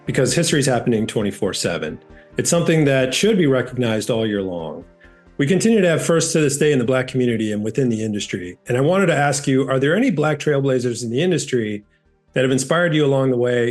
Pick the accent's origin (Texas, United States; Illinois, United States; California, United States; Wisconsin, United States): Wisconsin, United States; Milwaukee; He's actually from my hometown, Milwaukee, Wisconsin.